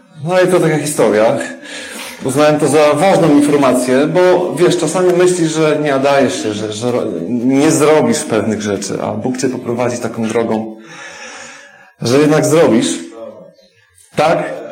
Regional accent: Kostrzyn nad Odrą, Lubusz Voivodeship, Poland; moved away; Nie chciałem wyjechać z Kostrzyna, pochodzę z Kostrzyna nad Odrą.

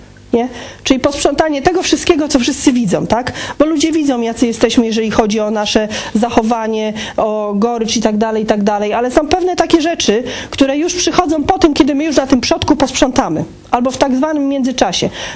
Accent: Silesian Voivodeship, Poland; ja jestem ze Śląska i zawsze u nas się mówiło, że trzeba sprzątnąć tak na przodku.

